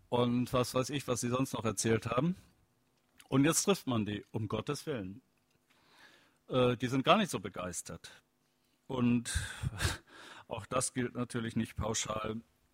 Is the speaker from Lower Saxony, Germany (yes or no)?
yes; Lower Saxony, Germany; Ein Phänomen in meiner Heimat Niedersachsen erleben wir das seit ein paar Jahren identisch mit den sogenannten Russlanddeutschen.